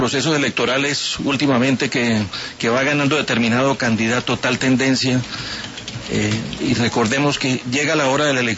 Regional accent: Colombia; recordemos que somos colombianos

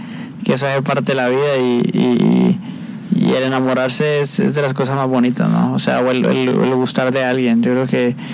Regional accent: Colombia; yo realmente quería trabajar en mi país

